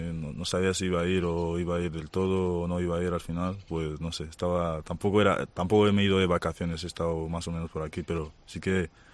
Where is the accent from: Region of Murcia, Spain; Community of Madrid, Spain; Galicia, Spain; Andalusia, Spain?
Community of Madrid, Spain; Madrid; Yo soy de Madrid, madrileño.